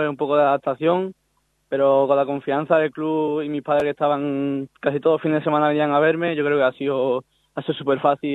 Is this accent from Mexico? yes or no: no; Málaga, Andalusia, Spain; a todos, como malagueños que somos, yo creo que va a ser una motivación extra. Estás jugando en el campo de tu ciudad